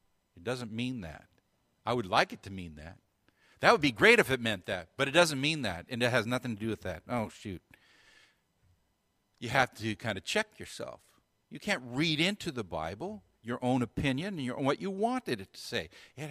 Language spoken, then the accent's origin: English; United States; I'm an American, so I tend to see things from that perspective.